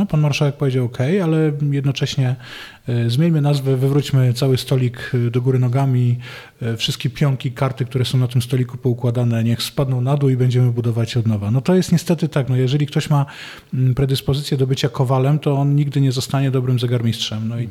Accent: Silesian Voivodeship, Poland; now in Warsaw, Poland; ja jestem stąd, ja jestem z tego regionu, to w moim sercu województwo śląskie zostanie na zawsze.

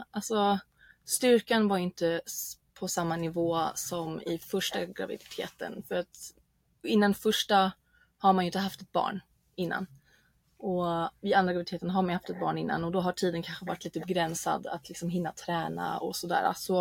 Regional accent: Germany; i och med att jag kommer från Tyskland så har jag också mina morföräldrar

